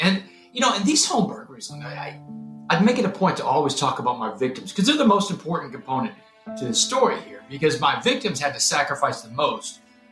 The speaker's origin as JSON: {"language": "English", "region": "Texas", "country": "United States", "tie": "born or raised there", "said": "Texas high school football religion is like a religion down in Texas. And I was the star quarterback in my hometown."}